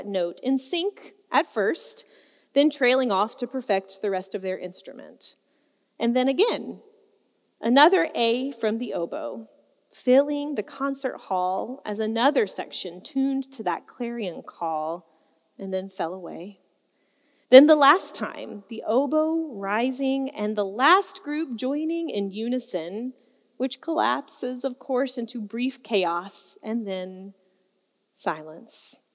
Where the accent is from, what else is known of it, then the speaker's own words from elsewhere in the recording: Shreveport, Louisiana, United States; reminds me of this core memory that I have from when I was growing up. I'm from Shreveport, Louisiana, which if you've never been, that's okay.